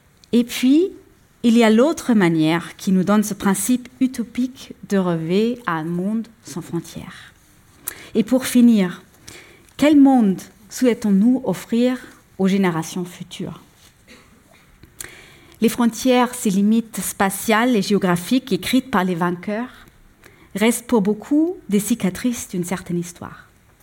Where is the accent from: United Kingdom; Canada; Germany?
Germany; Je suis allemande et je sais les souffrances que mes parents ont vécues